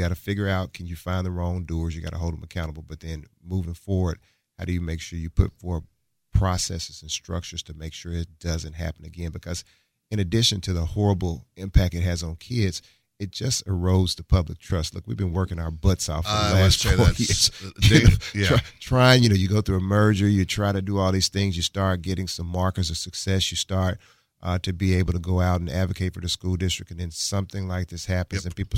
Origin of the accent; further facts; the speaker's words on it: Memphis, Tennessee, United States; I'm from Memphis, and, you know, I think that there have always been rumblings since I was in high school